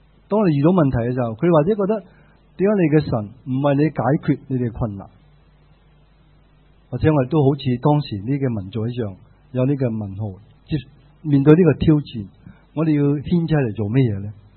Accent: Guangdong, China; 那我们广东人都有一句说话叫做崩口人就忌崩口碗

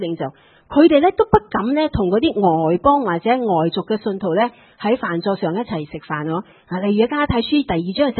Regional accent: Malaysia; 咁当然我来自马来西亚啦，

